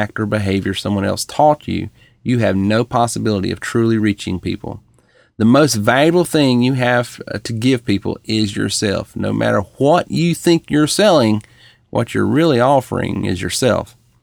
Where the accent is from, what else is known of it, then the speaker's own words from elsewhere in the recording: the South, United States; You know, you can hear the way I talk. You know, I'm from the South.